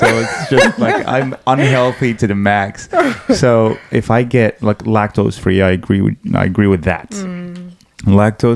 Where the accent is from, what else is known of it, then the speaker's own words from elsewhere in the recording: Morocco; I grew up in Morocco.